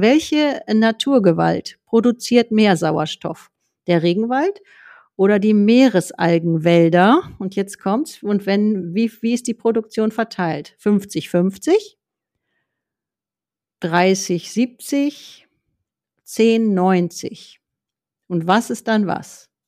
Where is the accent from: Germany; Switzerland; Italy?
Germany; Dortmund, North Rhine-Westphalia; now in Wangerooge, Germany; ich bin 19 Jahre, komme ich aus Dortmund, habe ich da gelebt, aber ab da dann auch schon gleich Wangerooge.